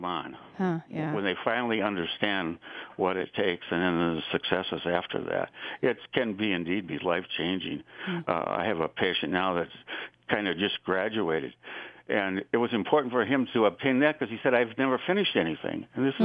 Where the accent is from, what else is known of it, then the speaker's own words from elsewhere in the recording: Midwest, United States; again, kind of being a Midwesterner, there's that stigma of getting help, which is kind of threatening to a lot of people.